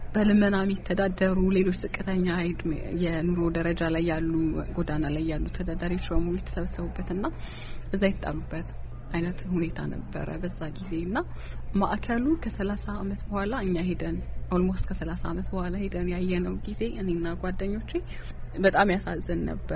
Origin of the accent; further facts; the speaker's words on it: South Ethiopia, Ethiopia; born there; also born or lived in Arba Minch / Wolaita Sodo / Hawassa; የተወለድኩት ደቡብ ክልል ውስጥ ዳውሮ ዞን ዛኔ የተወለድኩት። ቤተሰቦቼ በጣም እኔ ልጅ ያለሁኝ ይንቀሳቀሱ ስለነበረ ብዙ ይዞሩ ስለነበር አርባ ምንጭ ተምሬ ያለሁኝ እስከ ሰባተኛ ክፍል ወላይታ ሶዶ፣ ከዛ ዳውሮ